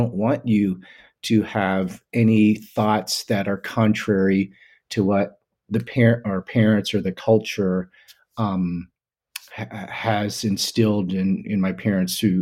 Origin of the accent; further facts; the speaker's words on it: United States; but also my own fears of growing up in America, like, well, what is this all going to be? Because I'm the first one from three generations down to go through the American school system.